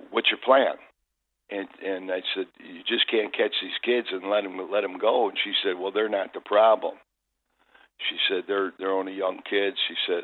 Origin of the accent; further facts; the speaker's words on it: Chicago, Illinois, United States; I've been born and raised in Chicago. I could live anywhere, and I'm past the retirement age, you know, and I could live anywhere, and I don't really have to work. I love it. I love the city. I live in the city. I was born and raised in the city.